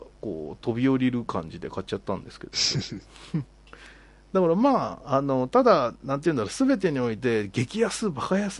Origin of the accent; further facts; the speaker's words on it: Tokyo, Japan; 僕東京なんですけど、東京というか、はいはい、まあ東京の外れの方なんですけど